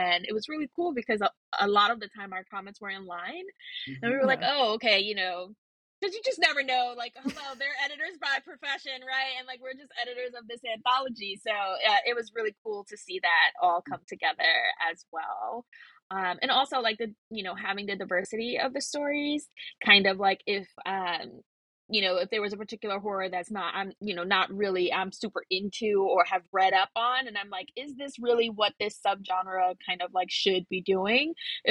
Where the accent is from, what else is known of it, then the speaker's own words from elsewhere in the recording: New York City, New York, United States; So I'm from the Bronx, and we have a famous cemetery, the Woodlawn Cemetery